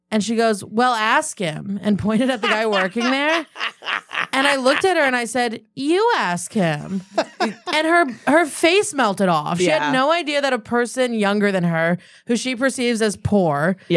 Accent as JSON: {"language": "English", "region": "New York", "country": "United States", "tie": "born or raised there", "said": "but I grew up like near Saratoga."}